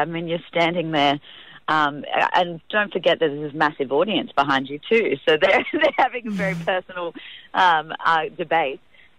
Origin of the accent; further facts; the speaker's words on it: Sydney, New South Wales, Australia; born there; I was born in Sydney